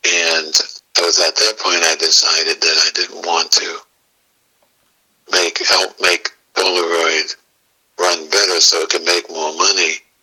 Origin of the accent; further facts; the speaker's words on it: Massachusetts, United States; Oh, I grew up outside of Boston.